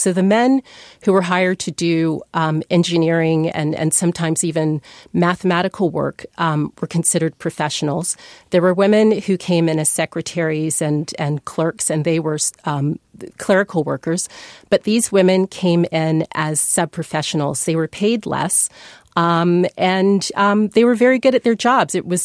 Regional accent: Hampton, Virginia, United States; Well, these women, for me, I grew up in Hampton, Virginia.

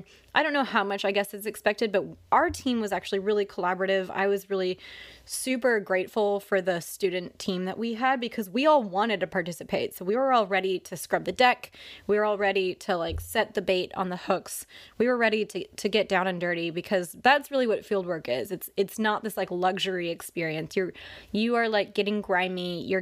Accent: West Coast, United States; I mean, first of all, I'm from the West Coast, and my entire professional career has been in cold water from either Washington, Oregon, or California

